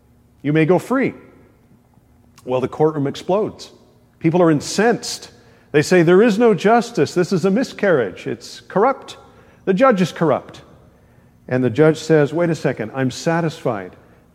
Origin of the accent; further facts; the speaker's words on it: New Brunswick, Canada; first language en; people know I'm from New Brunswick and they say, isn't New Brunswick the only officially bilingual province?